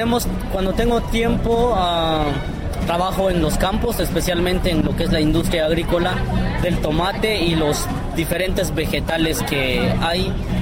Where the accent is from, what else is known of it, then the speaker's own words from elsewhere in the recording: Guatemala; now in United States; Yo soy originalmente de Guatemala.